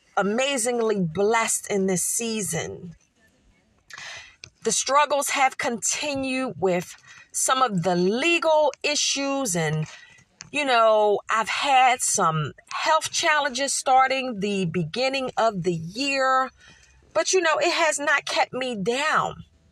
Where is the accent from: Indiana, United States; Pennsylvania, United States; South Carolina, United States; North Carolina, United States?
Pennsylvania, United States; Philadelphia; I grew up in Philadelphia, where we were made to do something. We were made to move.